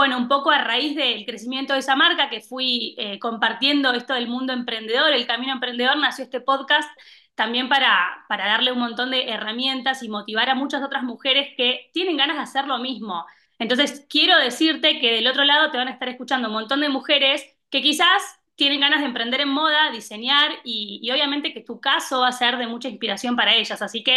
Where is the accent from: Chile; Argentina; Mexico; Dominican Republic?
Argentina; accent: Argentine; now in Madrid, Spain; soy argentina, por eso el acento raro que seguramente que me van a escuchar. Hace algunos meses me vine a vivir a Madrid con mi familia y bueno, tengo una marca de zapatos en Argentina